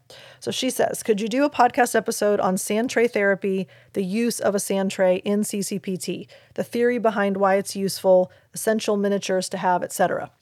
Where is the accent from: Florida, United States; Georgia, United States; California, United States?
Florida, United States; Clearwater; also born or lived in Dunedin; I was born in Dunedin Hospital, but my home, like my first home that I lived in was in Clearwater.